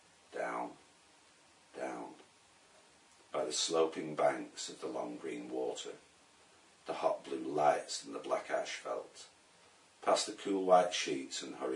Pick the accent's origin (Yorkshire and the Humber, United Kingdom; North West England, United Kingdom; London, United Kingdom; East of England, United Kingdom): North West England, United Kingdom; Blackburn; next one's about a kid I grew up with in Blackburn. He lived around the corner from us.